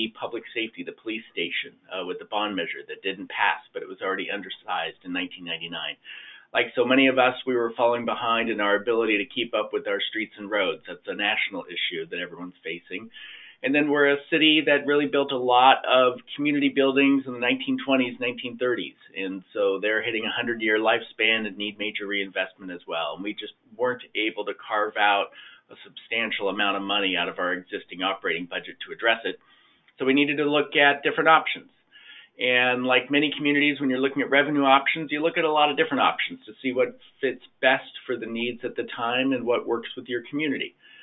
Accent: California, United States; So I just want to start with that as a Californian.

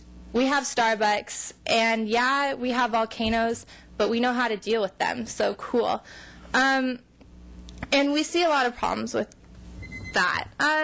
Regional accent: Seattle, Washington, United States; Portland is way better than Seattle, growing up in Seattle, than I've seen.

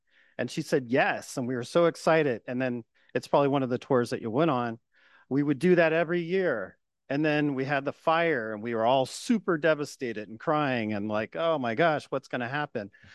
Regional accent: San Lorenzo, California, United States; I grew up in San Lorenzo, and Lorenzo Theater was always empty and vacant.

